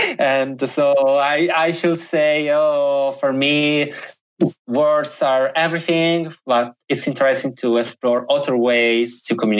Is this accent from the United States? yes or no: no; Italy; Yes, I know I'm from Italy and Italy is famous for using ants a lot